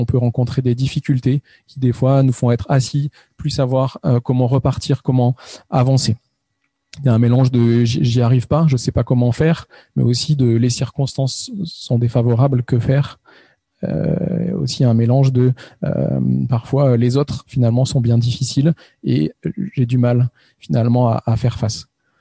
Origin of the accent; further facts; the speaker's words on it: Valence, Auvergne-Rhône-Alpes, France; moved away as an adult; now in southern France, France; nous, on habite dans le sud de la France depuis une quinzaine d'années. On n'en est pas originaire. Figurez-vous qu'on est originaire de Valence. On a grandi tous les deux dans la région.